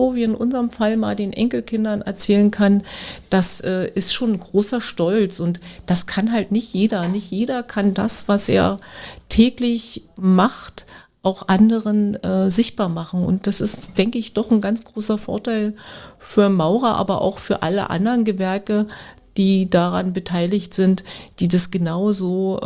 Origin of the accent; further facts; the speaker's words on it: Brandenburg, Germany; Das ist in der Stadt, in der ich lebe, in der ich natürlich nicht, also ich bin nicht in Spremberg groß geworden, aber in der Umgebung, den Ort da, wo ich eigentlich herkomme, das ist ein kleines Dorf, Reideweise, den gibt es, dieses Dorf gibt es nicht mehr.